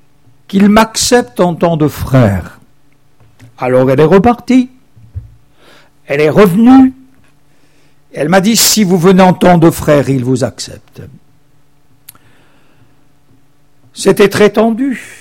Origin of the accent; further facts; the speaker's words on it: Charleroi, Wallonia, Belgium; now in Nantes, France; Monsieur, je viens de Charleroi.